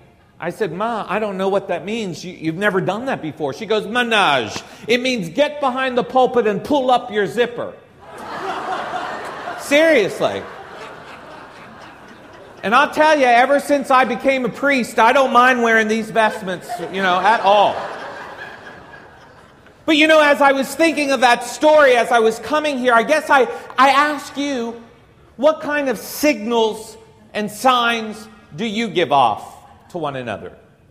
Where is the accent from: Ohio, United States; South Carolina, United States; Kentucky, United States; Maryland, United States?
Kentucky, United States; Lexington; I'm from Lexington, Kentucky.